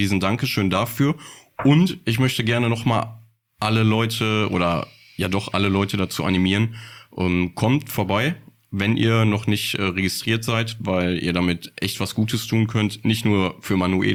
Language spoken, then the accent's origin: German; Bottrop, North Rhine-Westphalia, Germany; Genau, ich bin in Fulenbrock groß geworden und bin dann irgendwann nach Grafenwald gezogen.